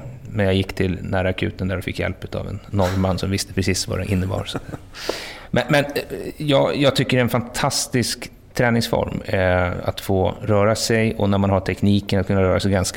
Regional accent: Enköping, Uppsala County, Sweden; Jag är uppvuxen utanför Enköping på landet, 2 mil utanför

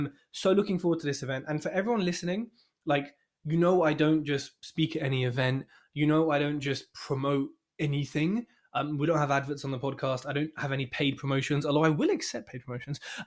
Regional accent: London, United Kingdom; I'm a Londoner, man. I know the ends. I know this place.

